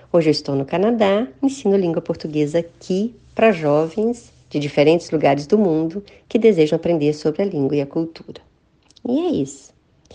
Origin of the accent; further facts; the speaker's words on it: Brasília, Federal District, Brazil; Eu sou de Brasília, capital do Brasil, nasci em Brasília e lá construí minha trajetória acadêmica e profissional.